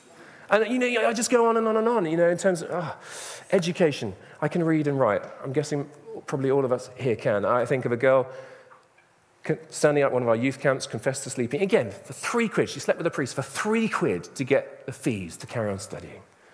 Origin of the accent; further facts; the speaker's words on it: England, United Kingdom; As English people, I think our national pastime is moaning, isn't it?